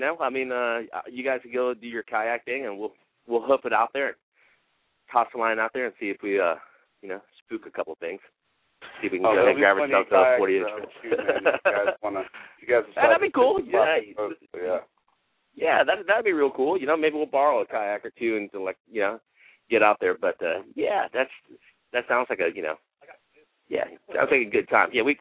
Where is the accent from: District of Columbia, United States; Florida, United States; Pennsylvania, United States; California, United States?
Florida, United States; Merritt Island; And, I mean, we grew up in Merritt Island, so it was just easy to hook up with some friends.